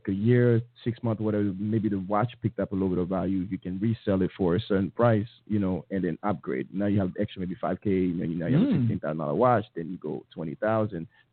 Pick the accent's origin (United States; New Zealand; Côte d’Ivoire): Côte d’Ivoire; Oh, originally from the Ivory Coast.